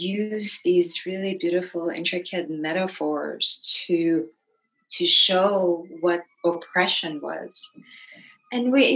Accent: Iran; So I'm originally from Iran.

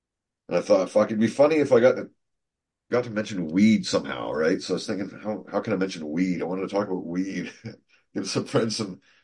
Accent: Vancouver, British Columbia, Canada; the guy popped huge hearing that I was from Vancouver, BC.

